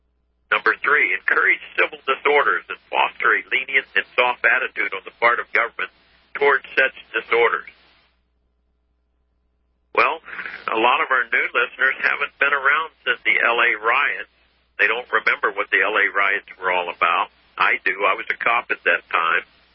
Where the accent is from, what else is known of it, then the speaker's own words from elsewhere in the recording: Washington, District of Columbia, United States; born there; I was born in Washington, D.C.